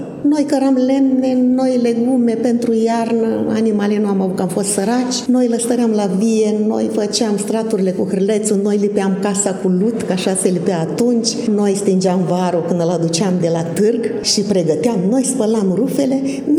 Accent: Bogdănești, Suceava County, Romania; also born or lived in Grumăzești; O parte a copilăriei am petrecut-o până la grădiniță, în Bogdănești, Suceava. Eu m-am născut în Grumăzești, dar la o lună de zile mama s-a mutat dincolo, că tata picta biserici. Și o parte a fost în Bogdănești, Suceava

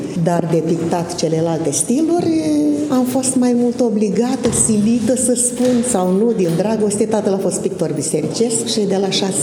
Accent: Bogdănești, Suceava County, Romania; also born or lived in Grumăzești; O parte a copilăriei am petrecut-o până la grădiniță, în Bogdănești, Suceava. Eu m-am născut în Grumăzești, dar la o lună de zile mama s-a mutat dincolo, că tata picta biserici. Și o parte a fost în Bogdănești, Suceava

